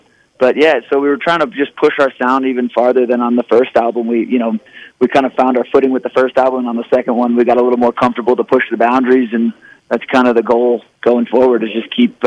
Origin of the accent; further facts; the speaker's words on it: East Coast, United States; moved away as an adult; now in Boulder, United States; I'm from the East Coast originally. I moved out here for college